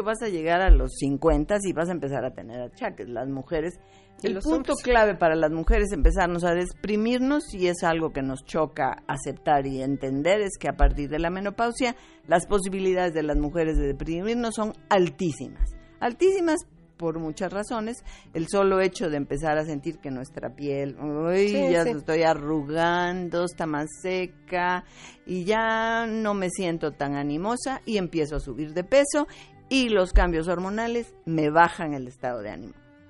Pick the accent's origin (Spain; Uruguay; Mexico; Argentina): Mexico; Veracruz; Porque yo soy de Veracruz.